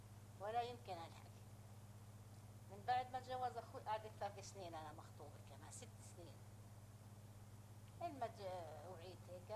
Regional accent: Palestine; كان قاعد عندنا في فلسطين هو وامه

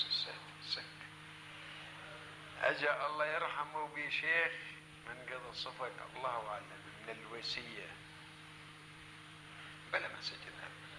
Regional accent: Palestine; moved away; حتى طلعنا من فلسطين.

